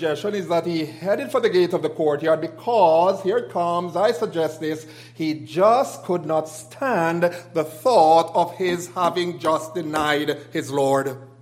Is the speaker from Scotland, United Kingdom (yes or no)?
yes; Scotland, United Kingdom; somebody says, "Where are you from?" And I say, I am from Scotland. They're going to say, you're not anywhere from here.